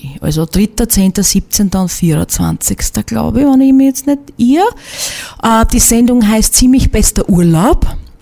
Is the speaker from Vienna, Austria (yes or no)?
no; Burgenland, Austria; für mich als Burgenländerin